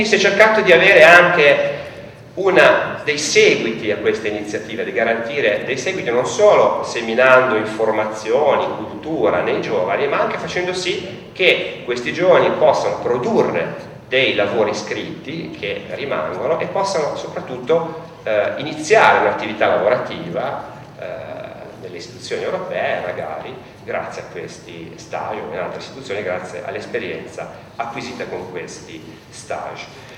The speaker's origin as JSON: {"language": "Italian", "region": "Tuscany", "country": "Italy", "said": "io sono toscano"}